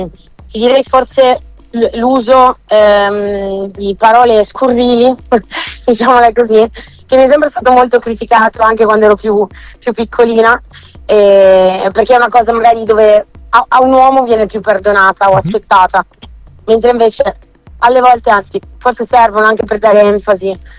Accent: Turin, Piedmont, Italy; moved away as an adult; now in Milan, Italy; mi sono trasferita a Milano da Torino, che è la mia città natale

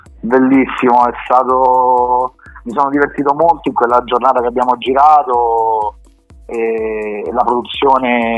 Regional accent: San Felice Circeo, Lazio, Italy; qui al mio paese, a San Felice Circeo

